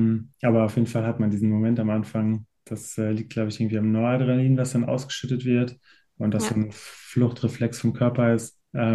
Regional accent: North Rhine-Westphalia, Germany; bin aus dem Sauerland. Daher kennen wir uns ja auch so ein bisschen aus der Ecke. Bin 34 Jahre alt.

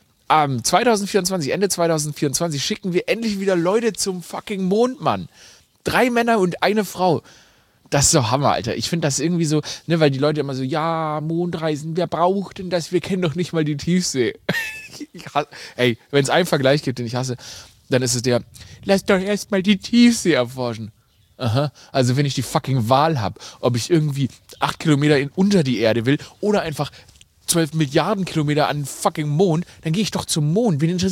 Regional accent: Germany; Ich bin Deutscher

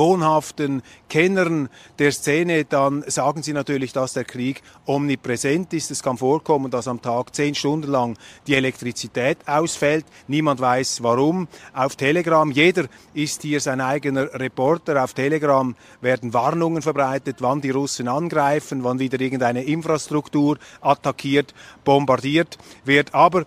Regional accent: Switzerland; Und mir ist aufgefallen als Schweizer, dass die Firma Geberit da die sanitarischen Anlagen bereitgestellt hat.

